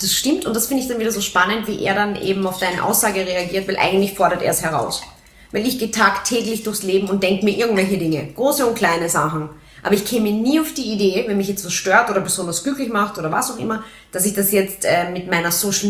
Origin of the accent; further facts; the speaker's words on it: Austria; dass wir unterschiedliche Lebensstile haben und anders mit Dingen umgehen und charakterlich grundsätzlich als Österreicher anders sind